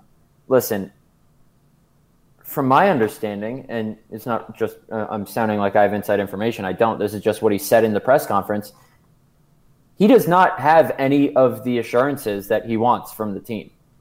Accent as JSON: {"language": "English", "region": "Connecticut", "country": "United States", "also_born_or_lived": "New York City", "said": "We would always give him crap because, you know, I'm from Connecticut, New York City. You know, nobody wears Crocs there."}